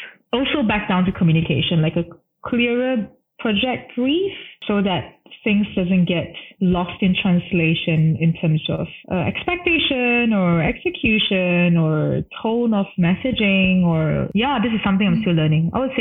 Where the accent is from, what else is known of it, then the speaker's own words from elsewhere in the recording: Malaysia; And it's like, I guess being like a Malaysian, it's something that is a little bit frowned upon.